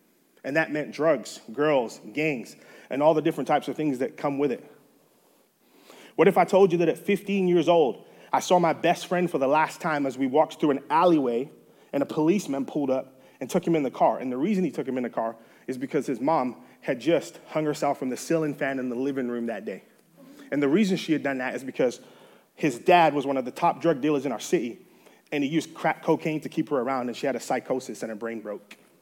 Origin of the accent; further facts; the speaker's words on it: Birmingham, West Midlands, United Kingdom; now in United States; I'm 6'3". I'm originally from Birmingham, England. That's where I was born and raised.